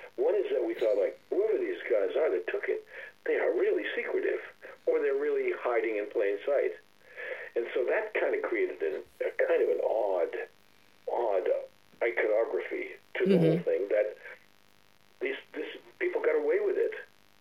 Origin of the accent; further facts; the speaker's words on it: Boston, Massachusetts, United States; I went to high school in Boston. I was born in Boston